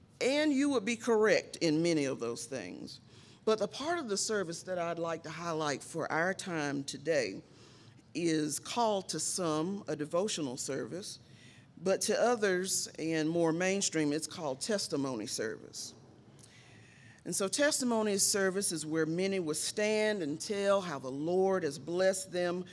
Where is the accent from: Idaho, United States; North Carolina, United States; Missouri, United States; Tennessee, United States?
North Carolina, United States; Durham; I'm from Durham. Call myself one of the last living natives